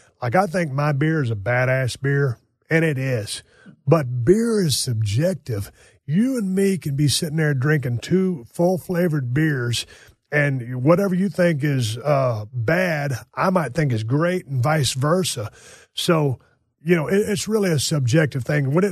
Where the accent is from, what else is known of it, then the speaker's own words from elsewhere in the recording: Austin, Texas, United States; born there; And Austin's a close second to El Paso as far as bad drivers in Texas, and I was born in Austin.